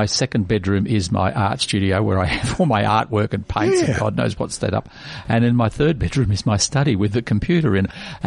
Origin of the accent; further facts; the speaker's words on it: Australia; my parents were both born in England and I was born here in Australia